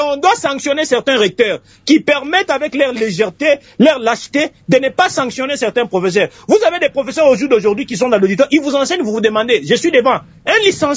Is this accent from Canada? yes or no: no; Mbuji-Mayi, Kasaï-Oriental, DR Congo; Allez-y chez moi à Mujimaï, allez-y à Tilenge, allez-y à Goma, allez-y à Lualaba.